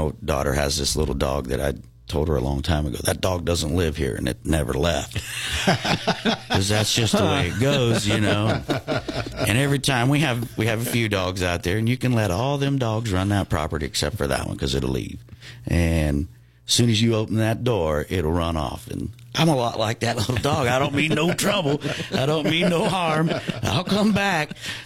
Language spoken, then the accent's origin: English; Josephine, Texas, United States; now the influences are coming from everywhere that were so foreign growing up in Josephine, Texas.